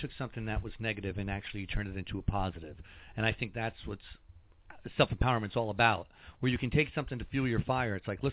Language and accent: English; Connecticut, United States; accent: Northeastern accent; I'm an East Coast person also. I'm from Connecticut.